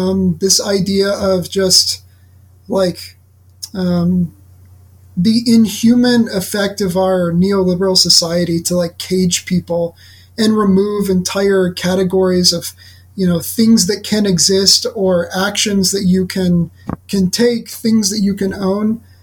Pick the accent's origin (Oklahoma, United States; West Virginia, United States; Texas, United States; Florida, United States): Oklahoma, United States; And then, of course, you know, like I grew up in Oklahoma.